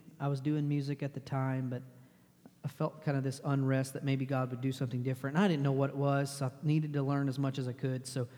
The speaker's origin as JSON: {"language": "English", "region": "Texas", "country": "United States", "said": "And I'm from Texas where it gets hot, but not really hot."}